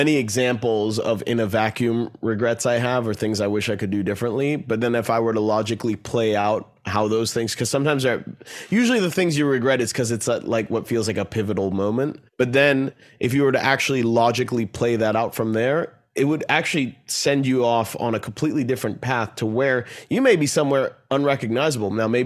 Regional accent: Bethesda, Maryland, United States; And growing up in Bethesda, Maryland

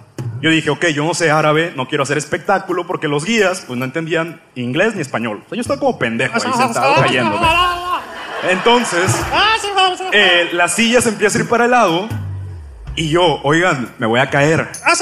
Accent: Monterrey, Nuevo León, Mexico; De aquí, de Monterrey.

